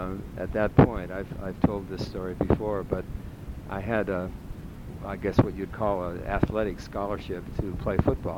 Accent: Rochester, New York, United States; born there; I was born in Rochester, New York, January 28, 1931.

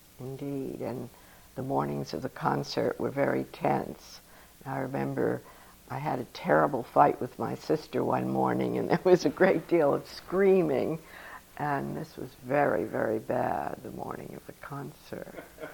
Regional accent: New Rochelle, New York, United States; And I was brought up in New Rochelle.

